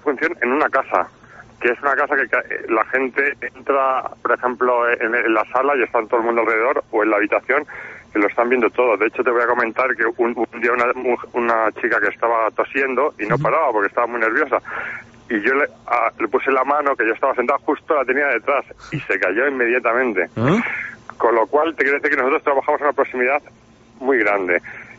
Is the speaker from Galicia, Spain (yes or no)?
no; Soria, Castile and León, Spain; born there; Yo soy nacido en Soria y también familiar de Soria.